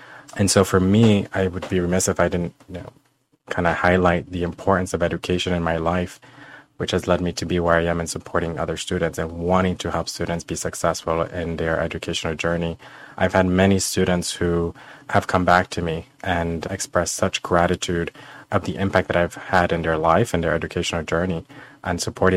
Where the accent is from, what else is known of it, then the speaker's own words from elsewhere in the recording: Puerto Rico; growing up in Puerto Rico, and I come from a background that wasn't very, in terms of education, did not have a lot of access.